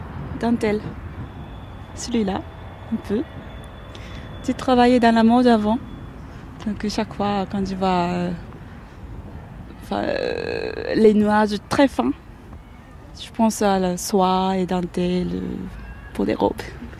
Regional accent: Nagasaki, Japan; French is a second language; Je viens de Nagasaki, c'est dans le sud du Japon.

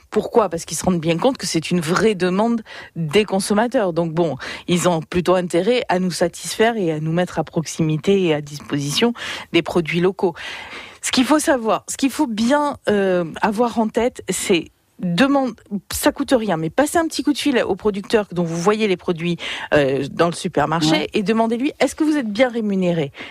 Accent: Nouvelle-Aquitaine, France; Ce qu'il y a de bien chez nous en Périgord

